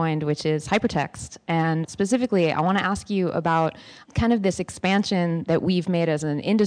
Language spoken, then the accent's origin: English; New York City, New York, United States; I'm from New York City.